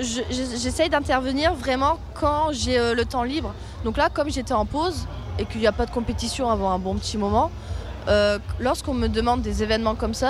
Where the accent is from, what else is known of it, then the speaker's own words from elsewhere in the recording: Fourmies, Hauts-de-France, France; Moi, je suis originaire de Fourmies. Donc j'ai qu'une heure de route pour venir.